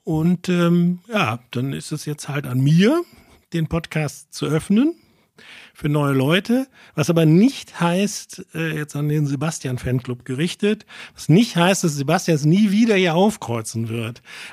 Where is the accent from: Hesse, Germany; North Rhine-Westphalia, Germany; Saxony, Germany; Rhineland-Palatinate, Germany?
North Rhine-Westphalia, Germany; Solingen; Ja, und ich bin in Solingen aufgewachsen.